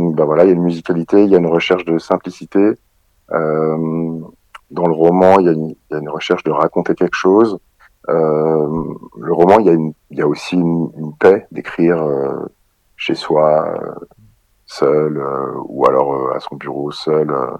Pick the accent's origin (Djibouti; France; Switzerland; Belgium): France; Paris, Île-de-France; Moi, je suis parisien, mais on peut trouver une solution